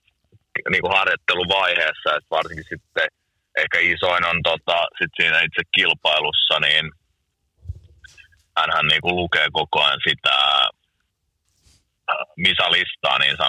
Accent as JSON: {"language": "Finnish", "town": "Helsinki", "region": "Uusimaa", "country": "Finland", "said": "kun mä oon helsinkiläinen."}